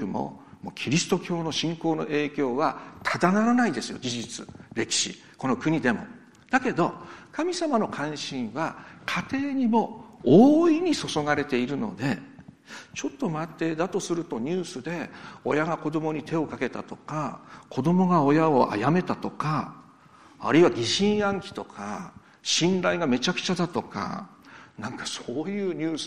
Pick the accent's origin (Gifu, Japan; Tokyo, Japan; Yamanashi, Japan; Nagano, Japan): Nagano, Japan; Azumino; そしてその安曇野出身なので